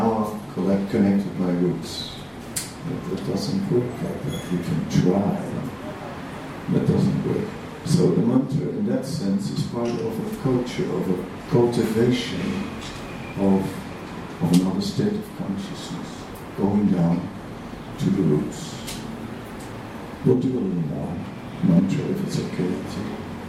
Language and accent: English; Amsterdam, North Holland, Netherlands; Because I'm Dutch, I'm from Amsterdam, the Kennedy City.